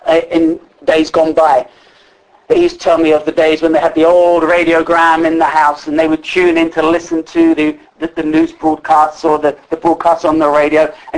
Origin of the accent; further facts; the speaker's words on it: London, United Kingdom; born there; I was born in West London. And actually, I was born very close to Heathrow Airport. And our house where we lived, in the area where we lived, actually was right underneath one of the flight paths coming into Heathrow.